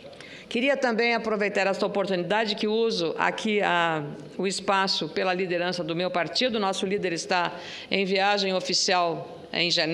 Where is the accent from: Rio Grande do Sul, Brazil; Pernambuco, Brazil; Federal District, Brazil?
Rio Grande do Sul, Brazil; como gaúcha, que tem um estado que faz fronteira com dois países, o caso do Uruguai e também da Argentina